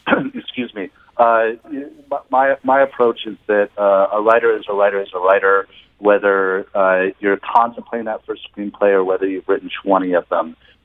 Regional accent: St. Louis, Missouri, United States; And then growing up in St. Louis, the city, St. Louis has a rich tradition of the arts for a city of its size.

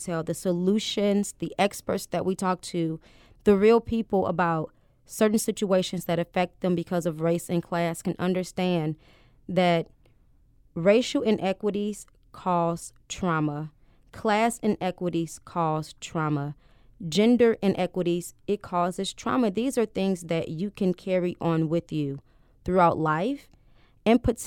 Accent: St. Louis, Missouri, United States; I am born and raised in St. Louis. My mom always wanted us to have the best.

